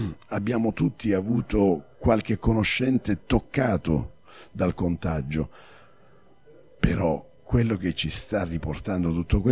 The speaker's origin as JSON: {"language": "Italian", "region": "Apulia", "country": "Italy", "said": "fanno parte del mio vissuto interiore, da salentino"}